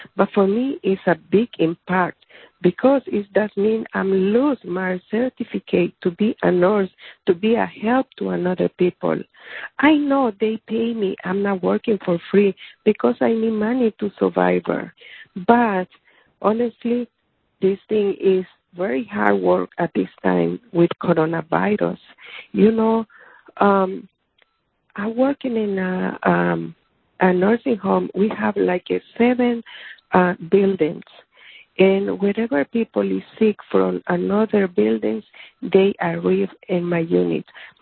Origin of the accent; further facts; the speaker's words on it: El Salvador; English is a second language; moved away as an adult; now in United States; I come from El Salvador. I'm here for 20 years.